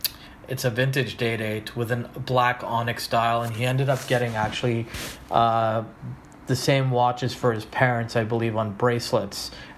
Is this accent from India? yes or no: yes; India; because he's Indian, I'm Indian.